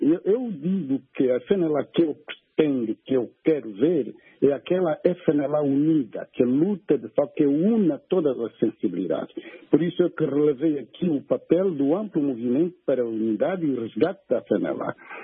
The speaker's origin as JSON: {"language": "Portuguese", "town": "Nambuangongo", "region": "Bengo", "country": "Angola", "said": "eu sou do Zala Nambongongo, portanto, faço parte desse teatro, conheço a realidade de cada um desses sítios"}